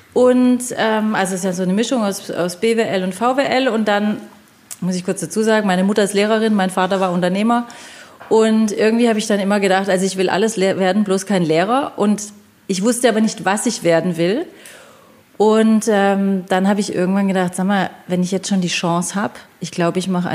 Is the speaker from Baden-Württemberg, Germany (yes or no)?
yes; Neckargartach, Baden-Württemberg, Germany; Und deswegen bin ich schon immer in Neckargattach groß geworden.